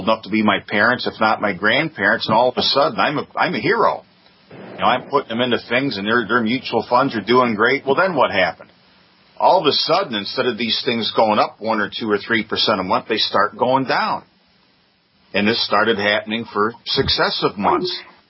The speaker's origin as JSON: {"language": "English", "town": "Binghamton", "region": "New York", "country": "United States", "tie": "born or raised there", "said": "a regional financial planning firm where I grew up in Binghamton, New York, Dean."}